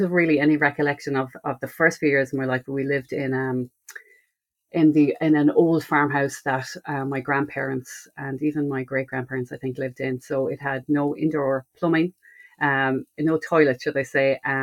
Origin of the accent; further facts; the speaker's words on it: Connacht, Ireland; I was born in North County Mayo, in a place called, well, out in the sticks, really. It was the nearest village was 3 miles. So I lived out in the countryside with my family